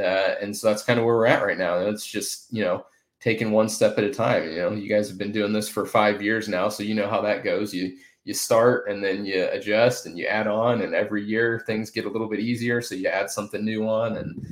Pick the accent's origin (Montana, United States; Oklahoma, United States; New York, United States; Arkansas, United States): Oklahoma, United States; Tulsa; I grew up in Tulsa. I actually grew up going to Oral Roberts University baseball games